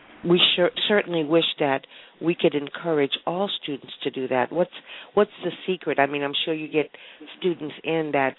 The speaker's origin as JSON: {"language": "English", "town": "Los Angeles", "region": "California", "country": "United States", "tie": "born or raised there", "said": "Yes. That's where I grew up, as a matter of fact."}